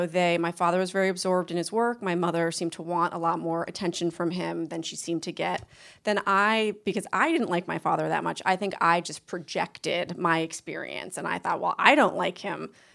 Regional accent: Boston, Massachusetts, United States; which is the home I grew up in Boston.

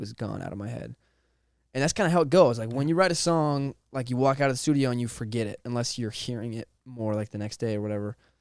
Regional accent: Monroe, Washington, United States; In Monroe. I grew up in Monroe, Washington.

